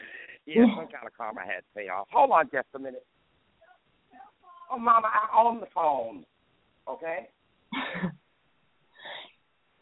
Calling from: Alabama, United States

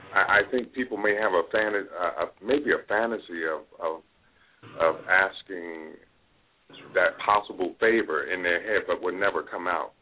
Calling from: Pennsylvania, United States; I'm calling from Northeast Pennsylvania.

